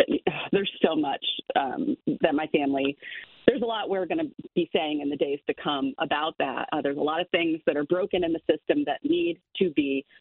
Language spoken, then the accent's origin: English; Connecticut, United States; It makes me emotional because I'm like, this is my home. I was born and raised in Connecticut.